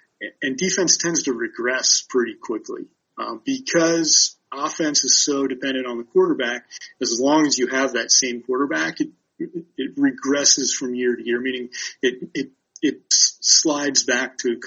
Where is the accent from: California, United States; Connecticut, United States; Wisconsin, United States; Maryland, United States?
Maryland, United States; Baltimore; A really interesting case is right up the road. My hometown of Baltimore, right?